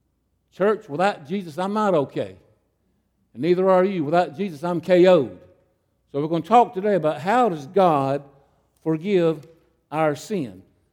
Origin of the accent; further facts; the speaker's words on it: United States; Now, I'm from Clay County. You probably know that probably means I'm from the country.